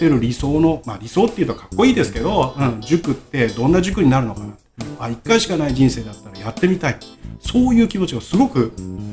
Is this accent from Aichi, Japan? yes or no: yes; Gamagori, Aichi, Japan; 僕が41歳の時に、はい、まあ元々、蒲郡で生まれ育っていますので、はい、地元で塾を立ち上げたいと思ったので